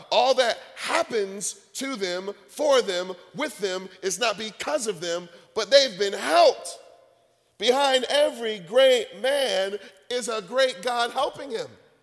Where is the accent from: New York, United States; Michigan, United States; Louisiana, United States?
Michigan, United States; Detroit; You know, when I grew up in Detroit, and so when we played Little League, you know, we were always sponsored by like a local mom and pop pizza shop.